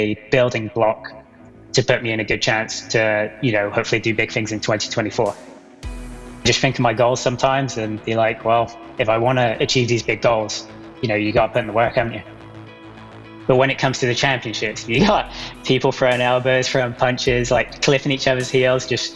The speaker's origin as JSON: {"language": "English", "town": "Gloucester", "region": "South West England", "country": "United Kingdom", "accent": "American twang", "moved": "as an adult", "lives_now": "United States", "said": "Gloucester, England. But, you know, I've got an American twang, as you could probably hear, and been in the US for 7 years just prior to this."}